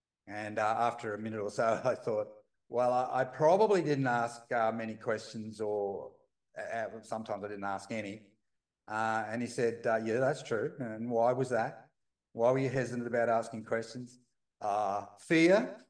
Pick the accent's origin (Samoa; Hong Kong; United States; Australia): Australia; So even the books originated from the US. I'm from Australia.